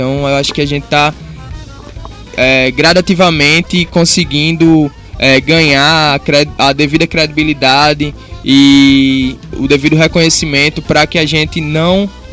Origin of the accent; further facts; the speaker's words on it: Paraíba, Brazil; accent: Paraíba; a gente faz questão de bater o pé, dizer que somos da Paraíba, que temos esse sotaque mesmo